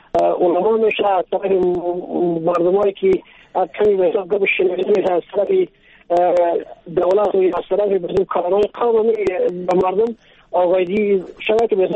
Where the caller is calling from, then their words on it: Takhar, Afghanistan; از ولایت تخار.